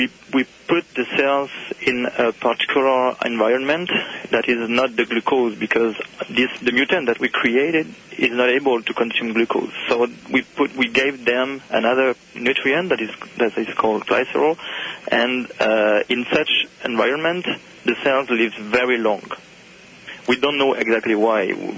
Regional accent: France; now in North America; I come from France, actually, and I was surprised when I arrived in North America first months

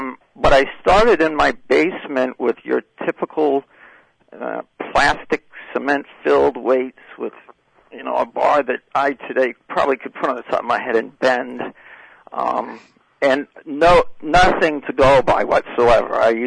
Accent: Ireland; I'm Irish too

